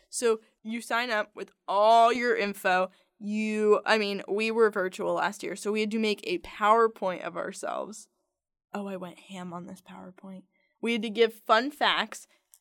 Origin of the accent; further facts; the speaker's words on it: Boca Raton, Florida, United States; My hometown is Boca Raton, Florida.